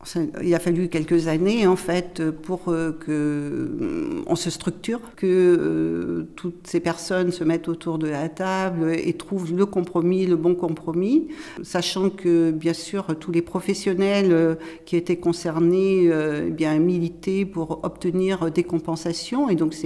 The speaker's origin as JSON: {"language": "French", "town": "Chasseneuil", "region": "Nouvelle-Aquitaine", "country": "France", "said": "je suis originaire de Chasseneuil, qui est une commune à côté. Je n'étais pas très loin."}